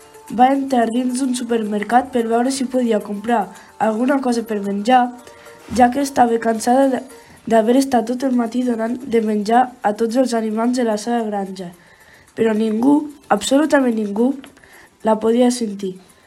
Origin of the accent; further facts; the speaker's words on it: Alcarràs, Catalonia, Spain; soc d'Alcarràs.